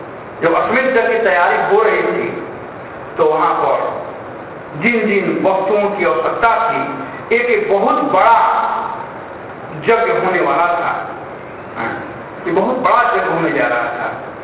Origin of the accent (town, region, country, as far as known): Bihar, India